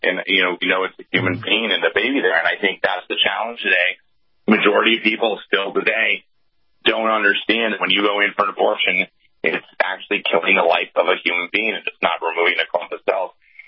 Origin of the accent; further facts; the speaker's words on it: Northeast, United States; I mean, I'm 45 years old, and I grew up in the Northeast